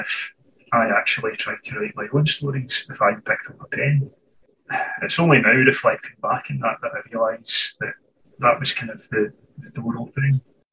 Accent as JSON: {"language": "English", "region": "Scotland", "country": "United Kingdom", "tie": "born or raised there", "said": "I was born and raised in Scotland, and here I remain"}